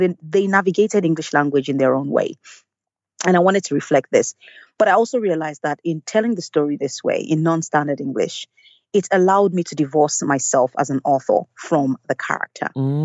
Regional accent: Lagos, Nigeria; so I grew up in Lagos and in Nigeria, and in a neighborhood where a lot of families, so hundreds of families, close to 1,000 lived in that neighborhood. And it was middle class to slightly wealthy.

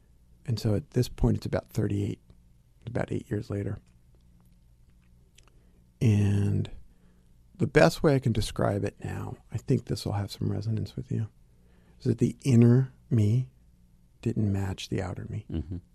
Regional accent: New York City, New York, United States; A sense of fear growing up in Brooklyn

